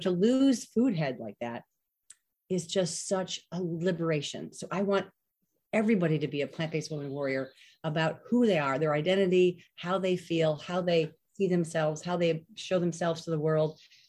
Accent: United States; being an American female, being born in America as a woman, you're kind of born with this mindset

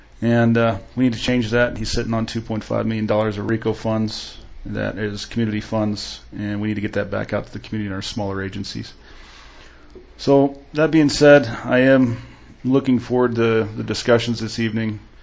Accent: Arizona, United States; I'm from Arizona. I have a family.

